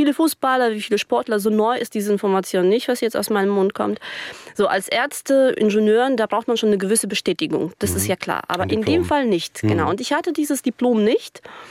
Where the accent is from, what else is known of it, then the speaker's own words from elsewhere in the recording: Germany; meine Heimat ist ja hier. Ich habe gar keine andere außer Deutschland. Die Frage war, wohin, Leute, wohin nach 17 Jahren Aufenthalt, also Leben hier? Ich bin ja in Deutschland volljährig geworden.